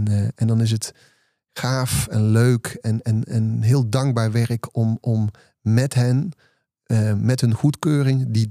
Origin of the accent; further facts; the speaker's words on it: Geldrop, North Brabant, Netherlands; Want zoals je weet, kom ik uit Gelderop.